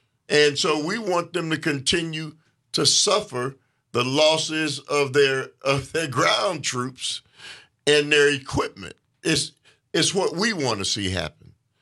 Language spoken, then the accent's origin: English; United States; Yeah, and so even though I'm an American, Sandy, it doesn't mean that I should follow blindly those who lead us.